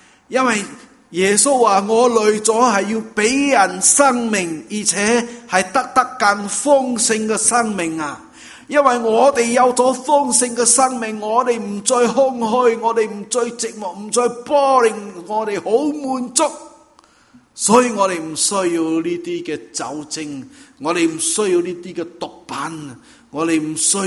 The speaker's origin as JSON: {"language": "Chinese", "country": "Singapore", "lives_now": "Canada", "said": "但是我们在东南亚真的不同，我在新加坡来的，所以我是波仔来的。"}